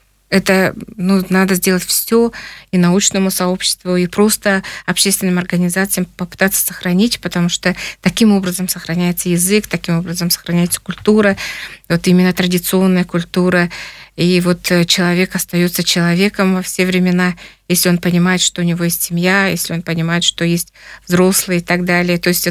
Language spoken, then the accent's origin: Russian; Altai Krai, Russia; объясняли, что мы из Российской Федерации, что мы живем почти на границе с Монголией